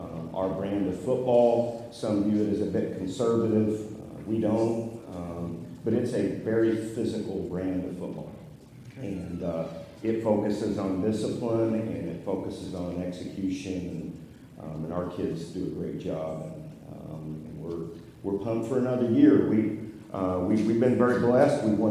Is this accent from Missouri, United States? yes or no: yes; Nixa, Missouri, United States; now in Lebanon, United States; I worked for 4 years at my alma mater, Nixa High School, before that, where I graduated. I went to Southwest Missouri State University, now Missouri State.